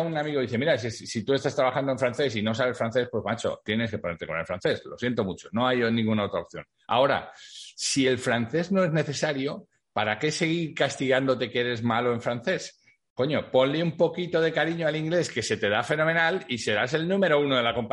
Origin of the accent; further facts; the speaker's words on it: Spain; los españoles tenemos tanto complejo con el, o sea, nos han hecho tener tanto complejo con el inglés